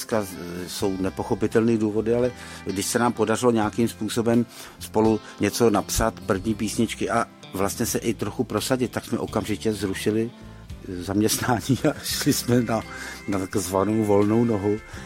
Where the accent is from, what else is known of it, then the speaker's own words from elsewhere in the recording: Prague, Czechia; i když jsem vyrůstal na Žižkově